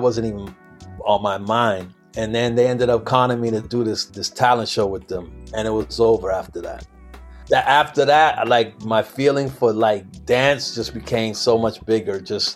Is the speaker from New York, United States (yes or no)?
yes; Brentwood, New York, United States; born there; I was born in Long Island, Brentwood, Long Island, New York.